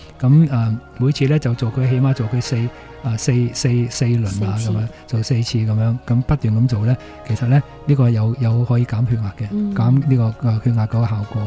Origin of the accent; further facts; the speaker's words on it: Hong Kong; 其实而家我哋都香港人都见过啦